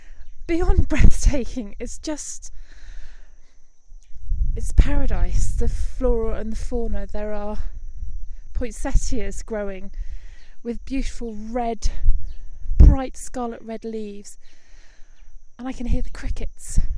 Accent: Northampton, East Midlands, United Kingdom; I left Northampton, my hometown, yesterday at 2 o'clock.

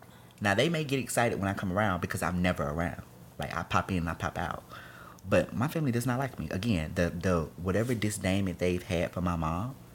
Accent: Mobile, Alabama, United States; And think about, I'm from Mobile.

